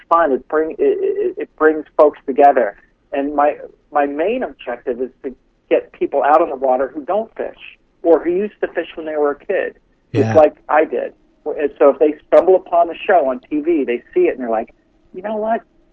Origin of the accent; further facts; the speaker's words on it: United States; It's the first I've heard of it, being an American.